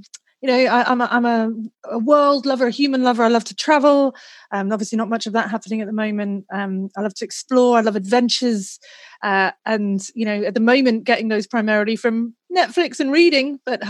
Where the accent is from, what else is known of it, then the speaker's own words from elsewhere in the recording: England, United Kingdom; So, like, you know, I grew up in England. Our holidays were spent in Wales.